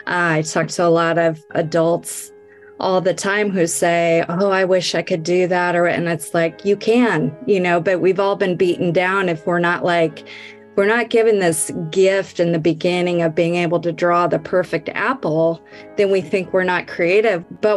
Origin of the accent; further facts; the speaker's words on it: Bennington, Nebraska, United States; I grew up in Bennington, Nebraska.